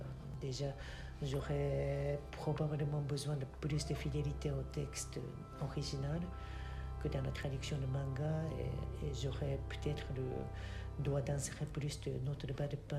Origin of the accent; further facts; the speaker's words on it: Japan; first language Japanese; French is a second language; Concernant l'apprentissage, je n'ai pas eu beaucoup de problèmes car ma langue maternelle est japonaise et en français il existe beaucoup moins de caractères qu'en japonais